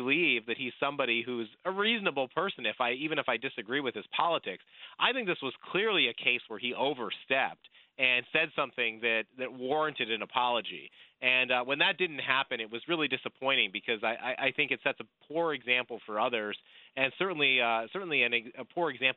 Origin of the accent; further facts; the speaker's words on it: New York, United States; I grew up in New York, upstate New York, as I think some of your listeners might know.